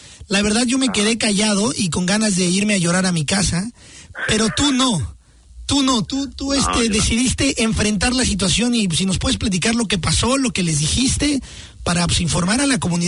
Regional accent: Mexico; now in New Zealand; los dos somos mexicanos

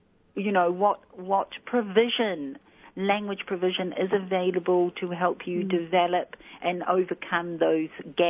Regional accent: New Zealand; as a New Zealander

